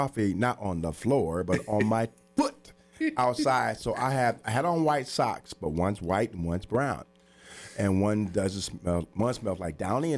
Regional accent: Terre Haute, Indiana, United States; I couldn't stay in high school back in my hometown, Terrell, Indiana.

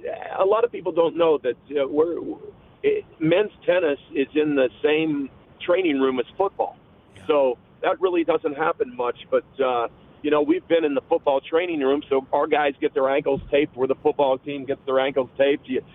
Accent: Zanesville, Ohio, United States; I grew up in Zanesville, Ohio, and went to Zanesville High School, graduated Zanesville High School

